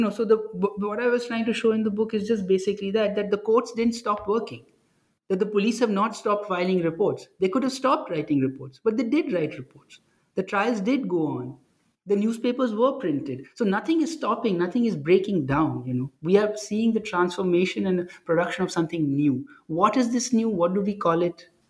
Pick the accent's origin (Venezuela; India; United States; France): India; I was growing up in India